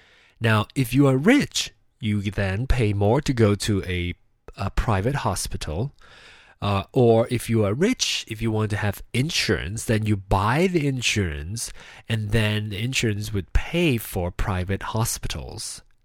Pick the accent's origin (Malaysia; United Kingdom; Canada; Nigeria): Malaysia; now in United States; I'm still a Malaysian citizen.